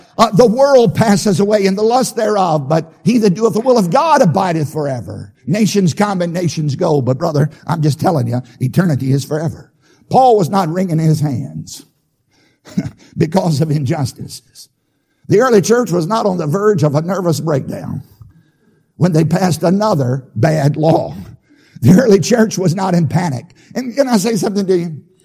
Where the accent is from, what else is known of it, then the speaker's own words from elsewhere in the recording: Virginia, United States; I grew up in Southside, Virginia, on a tobacco farm. My father was nearly 50 when I was conceived.